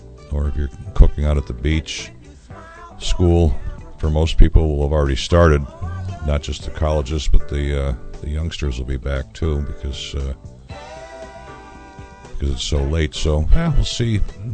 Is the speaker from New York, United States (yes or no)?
yes; New York, United States; You know, I'm from New York State, and State Fair was always ended on Labor Day, so.